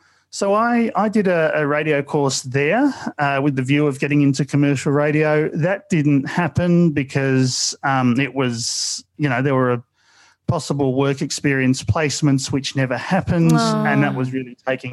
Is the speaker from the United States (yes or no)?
no; Mulgrave, Victoria, Australia; But so I grew up in Mulgrave.